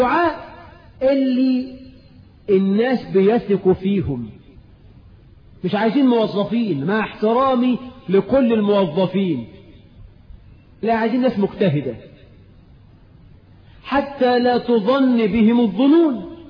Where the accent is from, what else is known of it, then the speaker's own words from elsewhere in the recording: Egypt; بلدنا مصر